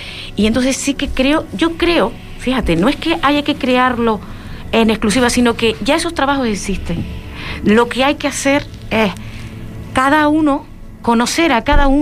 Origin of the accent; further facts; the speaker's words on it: Corralejo, Canary Islands, Spain; Yo soy de la zona norte, soy de Corralejo.